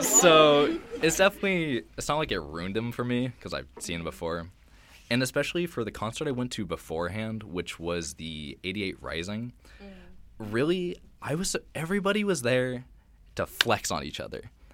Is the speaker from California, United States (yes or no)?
yes; San Francisco, California, United States; because like, I'm from San Francisco, and like the Bay Area, we have our hyphy music, so everything's about, it's about that bounce.